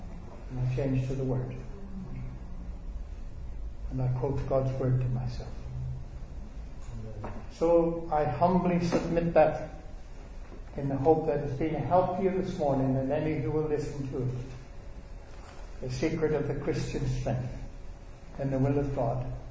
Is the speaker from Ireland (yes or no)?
yes; Ireland; But there's an Irish proverb, and I come from Ireland